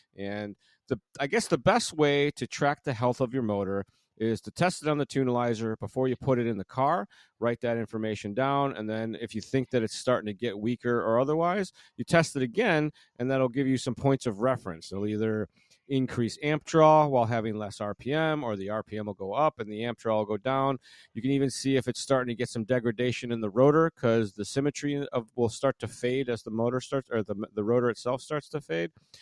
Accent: Illinois, United States; One of my flatland, I'm from Illinois originally, so it's one of my flatland brethren.

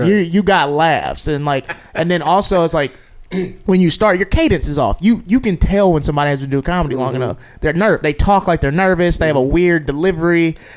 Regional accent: Jackson, Mississippi, United States; I was born in Jackson, Mississippi. Very country. I try to hide it, but it comes out. But yeah, I grew up in Mississippi, and I was a track athlete in college.

